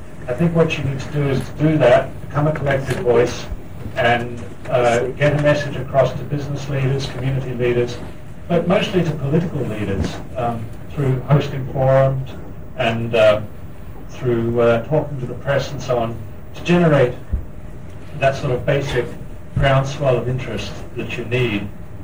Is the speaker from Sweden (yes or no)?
no; South Australia, Australia; for a young kid growing up in South Australia